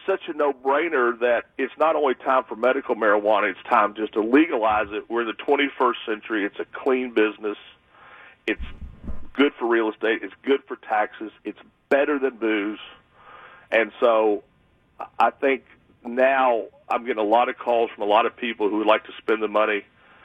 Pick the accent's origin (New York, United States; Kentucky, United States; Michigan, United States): Kentucky, United States; No, I'm from Clooney and I are from Kentucky, and so it'd probably be Clooney for me.